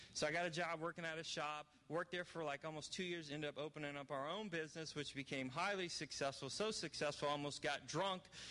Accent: New Orleans, Louisiana, United States; We're going to go through my hometown, New Orleans, and then we're going to go to Icky Paw in New York. She's actually from New York. I'm from New Orleans

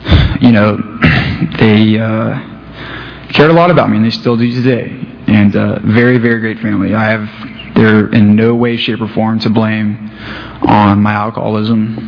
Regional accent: North Carolina, United States; also born or lived in California; now in Tampa, United States; I was born out in California, grew up in North Carolina, and moved down here to Tampa about 7 years ago this June.

